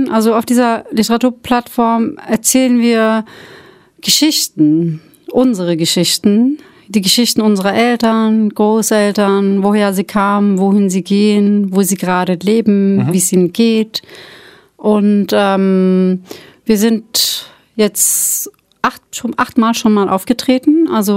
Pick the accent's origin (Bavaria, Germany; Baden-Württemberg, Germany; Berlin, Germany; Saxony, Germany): Berlin, Germany; German is a second language; Ich bin so in einem Türkenviertel, Türken-Kurdenviertel aufgewachsen in der Spandauer Neustadt.